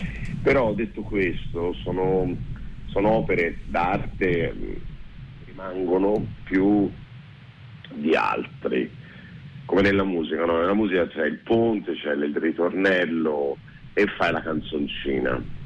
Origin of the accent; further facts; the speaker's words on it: Florence, Tuscany, Italy; quindi l'hanno innestata ai Pratesi, io rispondo da Fiorentini.